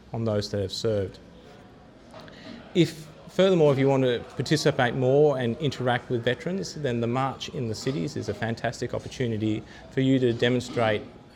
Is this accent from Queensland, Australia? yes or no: no; Sydney, New South Wales, Australia; also born or lived in Asia; I'm from Sydney, but I've lived throughout Australia and Asia.